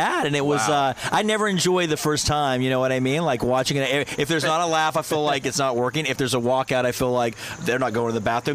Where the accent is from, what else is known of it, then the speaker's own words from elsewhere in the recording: North Carolina, United States; now in New York, United States; I'm from North Carolina. I mean, I've been in New York for 7 years, but I come from a socially progressive but conservative, very conservative, fiscally conservative region, North Carolina